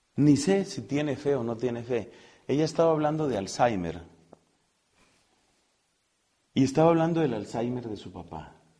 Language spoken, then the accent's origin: Spanish; Colombia; now in Spain; Colombia no está tan secularizada como España. El temperamento en promedio en mi país es menos fuerte. Aquí yo digo que España vive como con esta letra, ¿no?